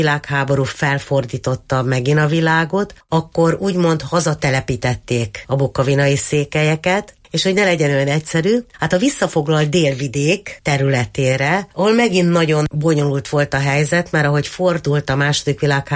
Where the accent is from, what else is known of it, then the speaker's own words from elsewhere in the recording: Győr, Győr-Moson-Sopron, Hungary; eladtuk a szülői házat, akkor én hosszú-hosszú évekig bármit álmodtam éjszaka, az állandóan a győrei szülőházamnak az udvarán, szobáiba játszódott